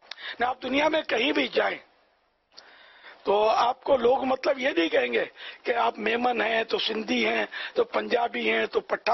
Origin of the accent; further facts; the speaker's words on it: Karachi, Sindh, Pakistan; born there; اور پھر میں کراچی میں پیدا ہوا، پہلے حیدرآباد میں اترے ہمارے ماں باپ، وہاں کچھ عرصہ رہے، پھر کراچی میں میری ولادت ہوئی.